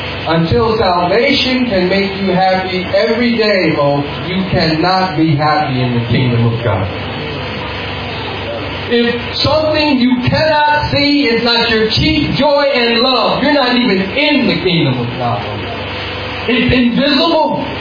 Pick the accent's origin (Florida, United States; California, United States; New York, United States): California, United States; even though I'm from California